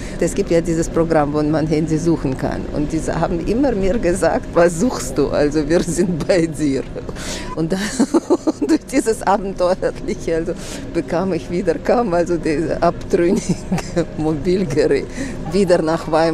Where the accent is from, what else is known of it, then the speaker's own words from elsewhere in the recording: Moscow, Russia; moved away as an adult; Das ist meine Heimat, ist Moskau. Ich habe dort über 70 Jahre gelebt und geboren worden.